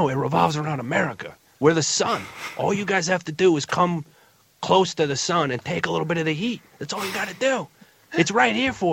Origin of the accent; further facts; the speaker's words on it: New Jersey, United States; mainly because I'm from Jersey, you know.